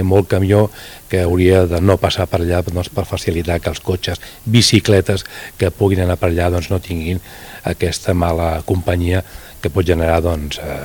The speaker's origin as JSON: {"language": "Catalan", "region": "Andalusia", "country": "Spain", "said": "Jo sóc jo provinc d'Andalusia, els meus pares, els meus avis eren d'Andalusia"}